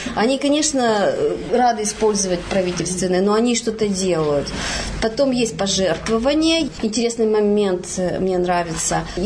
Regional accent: Australia; я из Австралии. Сюда приехала к своей маме навестить ее

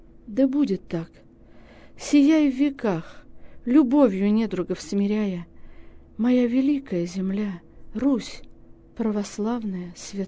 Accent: Orenburg Oblast, Russia; Я же казачка, оренбургская казачка.

